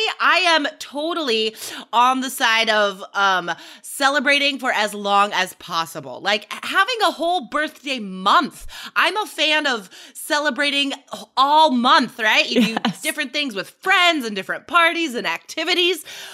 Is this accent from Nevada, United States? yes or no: yes; Nevada, United States; I haven't seen wild horses since I was growing up in Nevada.